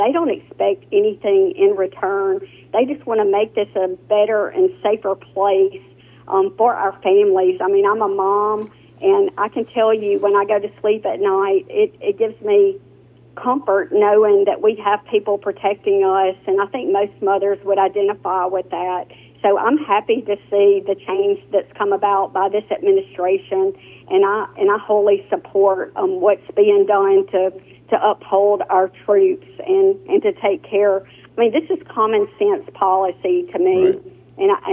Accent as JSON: {"language": "English", "country": "United States", "said": "And I think as an American, take away the peace as a member of the military"}